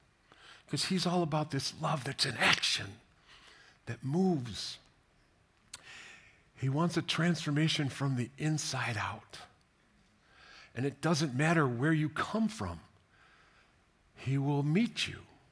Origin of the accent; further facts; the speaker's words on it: United States; I'm an American. How dare you question? What? I'm a pastor.